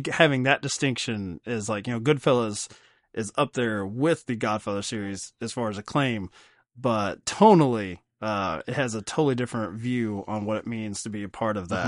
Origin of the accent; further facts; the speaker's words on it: Kentucky, United States; that's just something, you know, growing up in Kentucky.